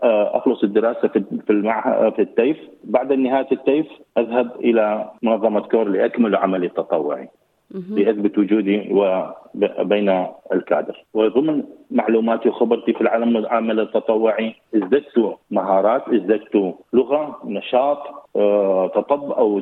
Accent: Tel Isqof, Nineveh, Iraq; now in Australia; من العراق، من محافظة نينوى، من قرية تل اسقف.

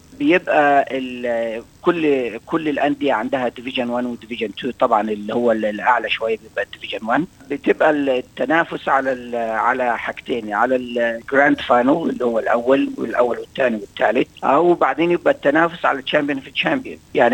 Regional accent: Egypt; now in Australia; أنا مهاجر من مصر، فطبعا الخلفية بتاعتنا طبعا المصريين أغلبها كرة قدم

